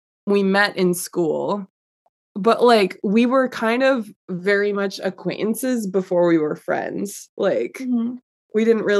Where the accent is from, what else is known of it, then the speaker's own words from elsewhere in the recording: New York, United States; And I'm like from New York, so I'm like, LA. It was like my first time in LA with like the cool people.